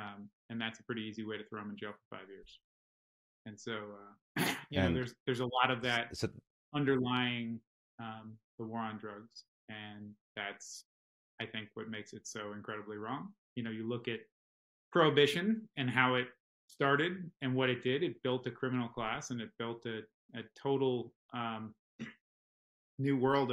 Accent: New York, United States; places that I grew up in New York, going across to New Jersey 20 years ago

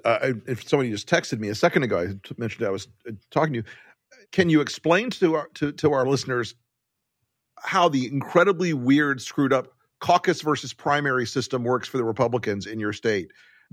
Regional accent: Florida, United States; Again, I'm from Florida, so I know from fucked up campaign stuff.

